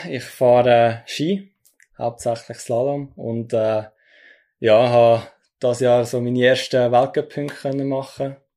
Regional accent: Unterägeri, Zug, Switzerland; aber Unterägeri ist meine Heimat

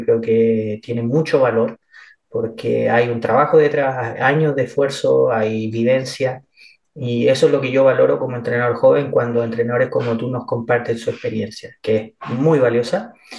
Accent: Chile; tengo mi bandera, soy chileno

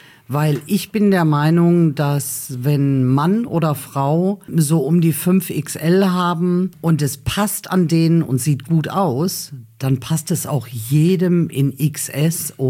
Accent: Duisburg, North Rhine-Westphalia, Germany; Geboren in Hochfeld. Aha. Und dann ab meinem 12. Lebensjahr habe ich in Meiderich gewohnt.

